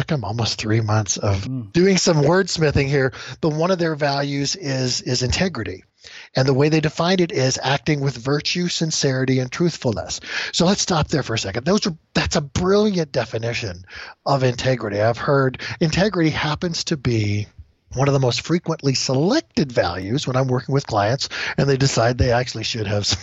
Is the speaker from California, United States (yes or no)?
yes; Seal Beach, California, United States; I was born and raised just south of L.A. I was a beach bum. I surfed through my senior year in high school and still graduated. So it was Seal Beach.